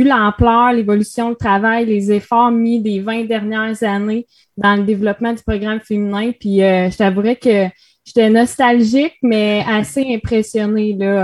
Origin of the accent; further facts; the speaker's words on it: Repentigny, Quebec, Canada; C'est ma ville natale, c'est là que j'ai fait mon baseball mineur.